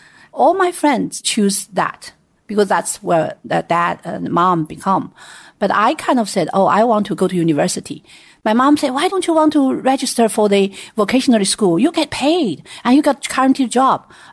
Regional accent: Sichuan, China; English is a second language; I was born and raised in Sichuan province. There's a little town called Bigfoot.

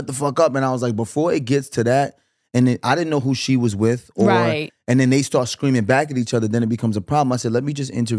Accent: Flatbush, New York, United States; I grew up in Flatbush. I remember going to Kenmore Movie Theater

